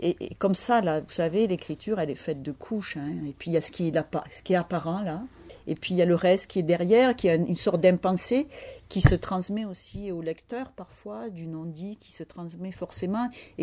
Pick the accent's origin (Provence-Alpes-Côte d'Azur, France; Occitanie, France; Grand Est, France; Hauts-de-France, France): Occitanie, France; Montpellier; also born or lived in Aveyron; now in Paris, France; Moi, je suis née dans l'Aveyron, dans un petit village. Ensuite, j'ai vécu à Montpellier et quand j'avais 15 ans, ma seule ambition, c'était d'aller vivre à Paris